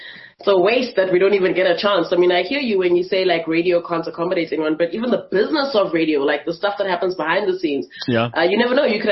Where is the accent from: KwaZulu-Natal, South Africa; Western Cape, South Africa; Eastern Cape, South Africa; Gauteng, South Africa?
Gauteng, South Africa; Johannesburg; I'm literally like one of the few born and raised in Joburg. I don't know what it's like to go back home in the holidays. This is home. This has been home.